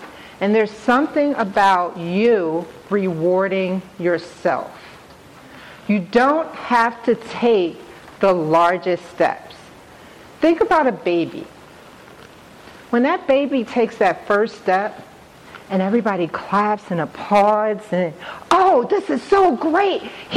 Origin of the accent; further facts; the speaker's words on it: Newark, New Jersey, United States; and I'm from New Jersey. I grew up in Newark, New Jersey, and in and around Newark, New Jersey.